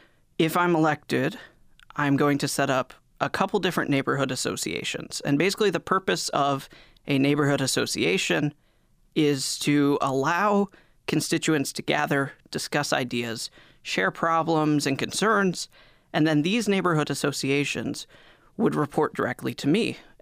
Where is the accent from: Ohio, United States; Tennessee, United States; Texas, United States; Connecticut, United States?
Ohio, United States; also born or lived in Alma, Michigan; Well, I was born in Alma, and then I grew up a lot in Ohio.